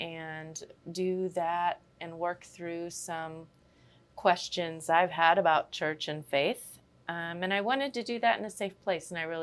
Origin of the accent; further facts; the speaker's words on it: Stonington, Illinois, United States; I live here in Taylorville. I'm actually originally from Stonington.